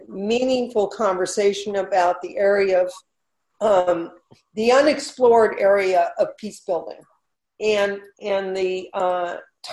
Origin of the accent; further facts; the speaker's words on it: California, United States; people like I come from California, our senators, Nancy Pelosi, Dianne Feinstein.